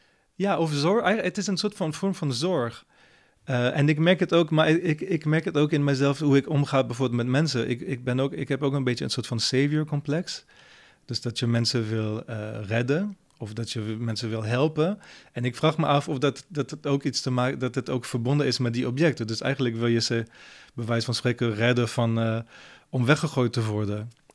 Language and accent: Dutch; France; born or raised there; first language French; Dutch is a second language; now in Netherlands